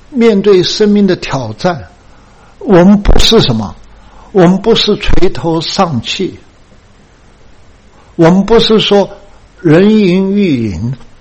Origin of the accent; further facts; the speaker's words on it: China; 我觉得我们中国人真的是很苦的一个民族啊